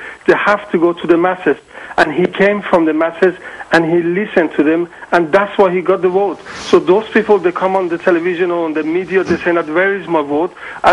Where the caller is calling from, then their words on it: London, United Kingdom; Hi, good evening, sir. I'm calling from London.